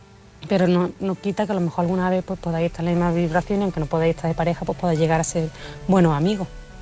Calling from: Málaga, Andalusia, Spain; de Málaga

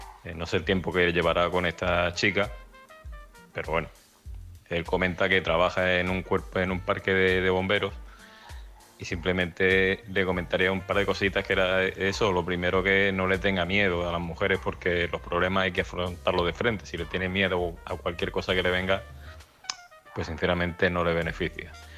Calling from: Almería, Andalusia, Spain; de Almería.

